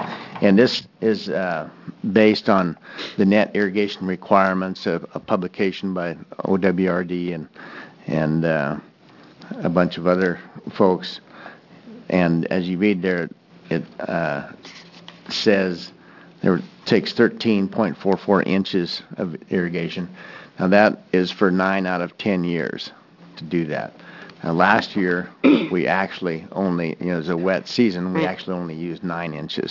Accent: Union, Oregon, United States; I'm from Union, Oregon, and the handout I gave you, you can call a case study. These are actual numbers from our alfalfa production on a 20-acre field.

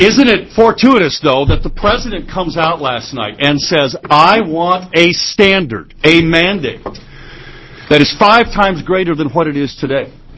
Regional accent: United States; I feel very strongly about that as an American for me and my family

